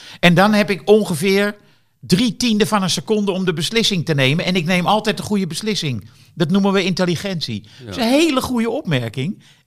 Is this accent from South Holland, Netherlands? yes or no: yes; Rotterdam, South Holland, Netherlands; als Rotterdammer kan ik heel goed goede